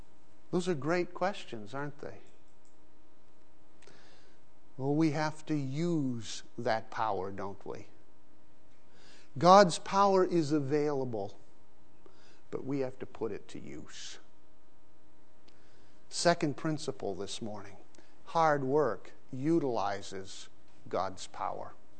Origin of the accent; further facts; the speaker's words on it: Pakistan; When I grew up in Pakistan, everything closes down about 11 o'clock in the morning and doesn't reopen until 4 or 5 in the afternoon.